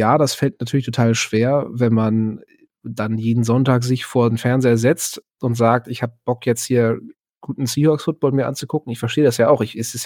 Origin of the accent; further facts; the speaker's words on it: Germany; Ich bin Deutscher mit Leib und Seele.